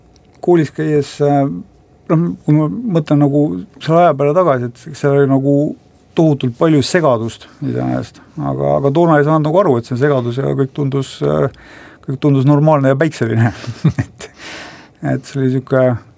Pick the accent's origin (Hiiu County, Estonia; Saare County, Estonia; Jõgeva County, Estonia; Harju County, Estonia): Saare County, Estonia; Kuressaare; olen Kuressaarest jah , et elasin ütleme bussijaama kandis , Ida-Niidu ja Kesklinna vahel siis